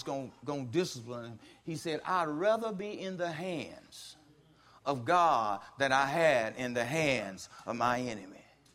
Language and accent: English; Baker, United States; And growing up in Baker, we didn't have street lights.